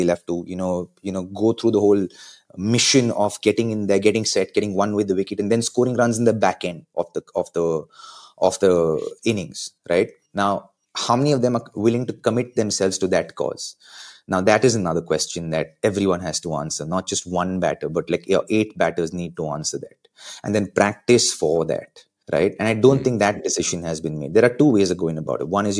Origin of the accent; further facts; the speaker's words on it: Bangalore, Karnataka, India; And it's my home state, right? And I want this for the people of Bangalore.